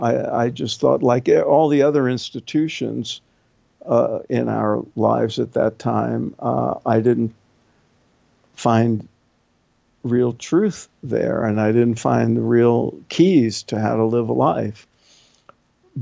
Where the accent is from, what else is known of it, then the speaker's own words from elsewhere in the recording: Brooklyn, New York, United States; I was raised in Brooklyn, New York, before it was fashionable, by working class parents who had no use for religion whatsoever.